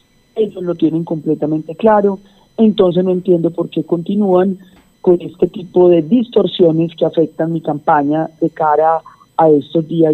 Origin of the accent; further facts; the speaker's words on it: Medellín, Antioquia, Colombia; now in Bogotá, Colombia; yo soy oriunda de Medellín, pero vivo hace más de 15 años en Bogotá y mi origen familiar es caribeño.